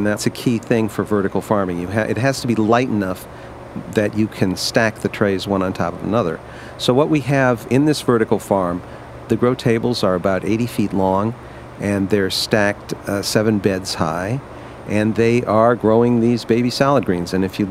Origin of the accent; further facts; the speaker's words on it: Ohio, United States; I admire inventors. I'm from Ohio. The Wright brothers are from Ohio.